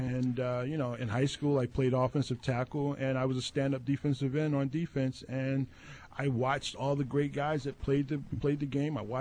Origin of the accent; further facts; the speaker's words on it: New Jersey, United States; also born or lived in Alabama; Until I was about 7, then I grew up in New Jersey.